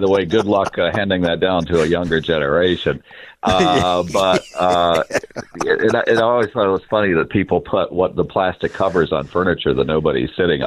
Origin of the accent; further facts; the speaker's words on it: Kansas, United States; particularly in the Midwest where I hail from originally. And, you know, not a lot of people are moving to my hometown in Southeast Kansas.